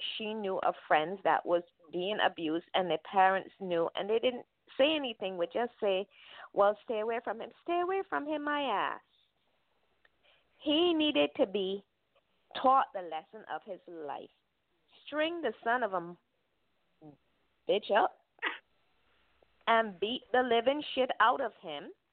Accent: Barbados; moved away as an adult; now in United States; And I've been in the U.S. over 41 years. However, what I noticed growing up in Barbados

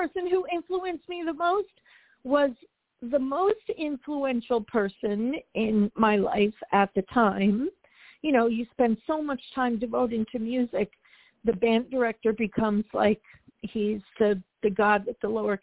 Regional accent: Edison, New Jersey, United States; Well, most of my childhood was spent in Edison, New Jersey, and I went to elementary school there, went to middle school, went to high sc

